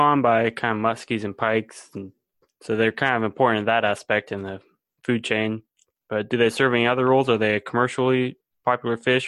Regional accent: Iowa, United States; I grew up in Iowa, and I'm working in Kansas now

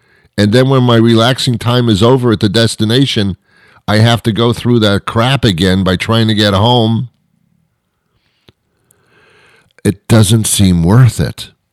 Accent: New York City, New York, United States; Well, I'm a New Yorker too, so I get where you're coming from.

